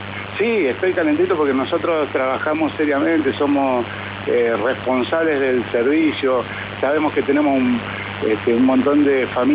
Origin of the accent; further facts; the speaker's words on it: Neuquén, Argentina; somos todos argentinos, yo lo tengo recontra claro, pero a ver si se acuerdan un poquito de mis vecinos de Neuquén